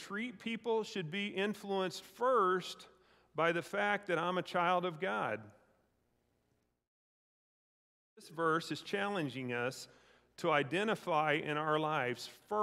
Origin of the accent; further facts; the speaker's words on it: United States; I could answer, I'm an American. I'm a Cardinals fan.